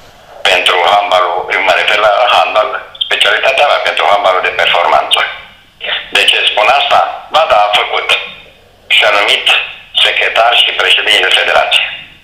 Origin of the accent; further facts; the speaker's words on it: Petroșani, Hunedoara County, Romania; moved away as an adult; now in Bucharest, Romania; eu sunt plecat din Valea Jiu, din Petroșani, eu ce-am câștigat în București, am câștigat pe munca mea